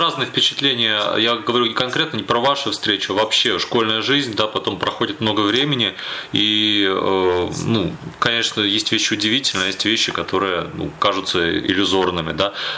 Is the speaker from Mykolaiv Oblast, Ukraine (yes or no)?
no; Kharkiv, Kharkiv Oblast, Ukraine; Ну, я тоже харьковчанин, но мне сложно формулировать порой.